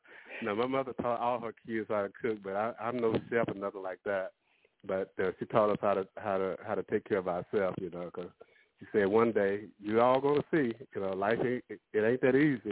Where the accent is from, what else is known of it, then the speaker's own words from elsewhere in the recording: Louisiana, United States; So, and I'm from Louisiana as well, so. I go down